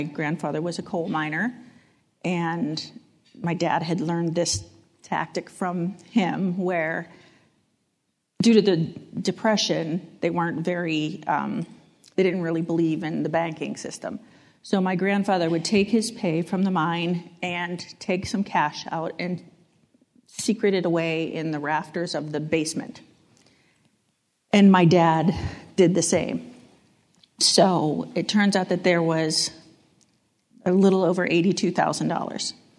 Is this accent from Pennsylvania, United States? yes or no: yes; Pittsburgh, Pennsylvania, United States; moved away as an adult; now in Boston, United States; Well, as you said, I grew up in Pittsburgh. I live in Boston for the last 30-plus years.